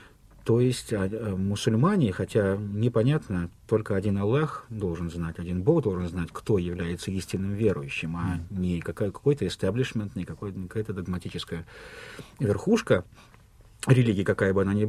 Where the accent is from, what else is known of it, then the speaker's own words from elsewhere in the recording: Kazan, Tatarstan, Russia; born there; moved away as an adult; also born or lived in Moscow; Я родился в Казани, жил я в Союзе, потом поступил в Московский университет, в аспирантуру его, переехал в Москву. И довольно продолжительное время жил в Москве